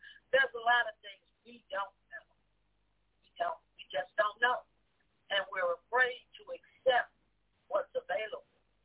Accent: Chicago, Illinois, United States; I'm West Side. I was born in the Cook County Hospital on Washington Boulevard.

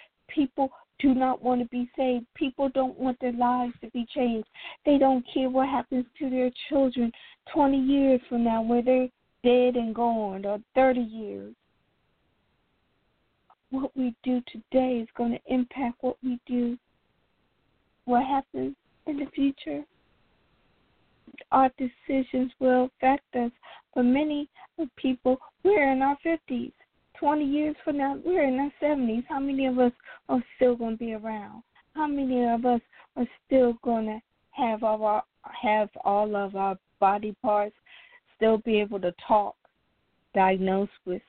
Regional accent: Trenton, New Jersey, United States; I'm from Trenton. Don't touch us.

